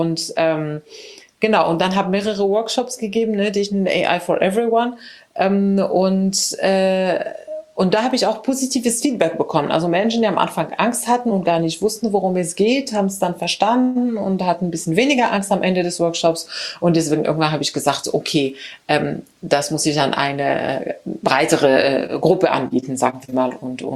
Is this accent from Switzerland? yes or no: no; Morocco; moved away as an adult; also born or lived in Spain / Germany; Ich bin in Marokko aufgewachsen. Dann war ich in Spanien zum Studieren. Ich habe dort meinen Bachelor gemacht in Elektrotechnik, wie gesagt. Dann kam ich nach Deutschland, habe hier nochmal einen Master gemacht in Wirtschaftsingenieurwesen.